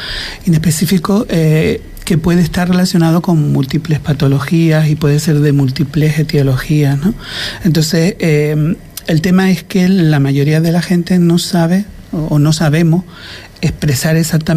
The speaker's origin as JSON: {"language": "Spanish", "town": "Toto", "region": "Canary Islands", "country": "Spain", "tie": "born or raised there", "also_born_or_lived": "Tenerife", "said": "Y bueno, pero Toto es mi pueblo. Y Fuerteventura, mi isla, yo soy majorero, aunque haya estado más tiempo en Tenerife que aquí."}